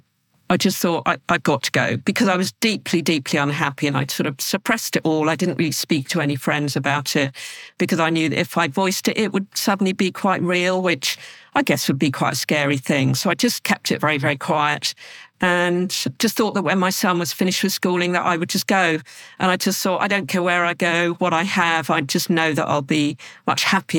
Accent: Guildford, South East England, United Kingdom; I was born in Guildford, Surrey, so I still live very locally. So it's my hometown and I still love it to bits. My father still lived in the house that we were brought up in.

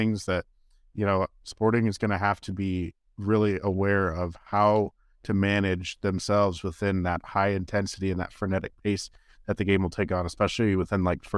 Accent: California, United States; It's like, for me, I grew up in Bay Area, so the California Clásico was always what it's been.

